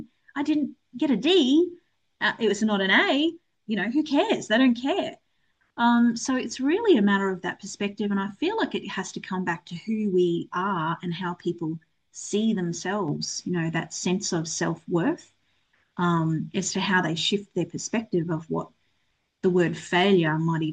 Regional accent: Australia; I'm Australian, so we like to swear a lot.

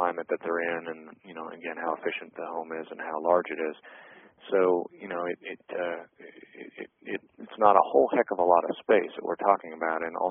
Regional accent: Midwest, United States; I don't know if that's because I'm from the Midwest or what, but I actually my family's from California originally

